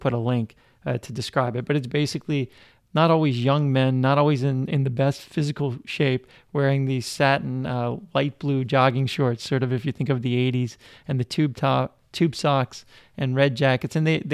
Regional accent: New Orleans, Louisiana, United States; So here in New Orleans, all throughout, I grew up in Gentilly

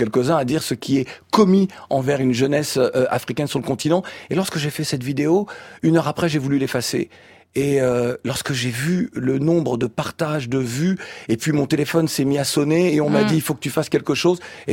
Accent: Provence-Alpes-Côte d'Azur, France; also born or lived in Paris; je suis né à Paris, je suis un afro-caribéen de la Guadeloupe, mais j'ai vécu dans un petit village de Haute-Provence, entre Vaison-la-Romaine et Buis-les-Baronnies, et je suis aussi de cette terre-là.

